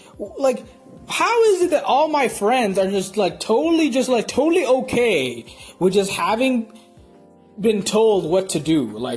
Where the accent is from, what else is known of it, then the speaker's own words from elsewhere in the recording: New York, United States; born there; my parents are from Bangladesh, by the way. I was born in New York, my family, very brown.